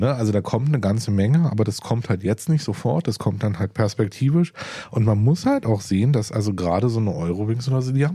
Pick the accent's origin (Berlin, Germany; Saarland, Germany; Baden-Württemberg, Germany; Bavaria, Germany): Berlin, Germany; als Berliner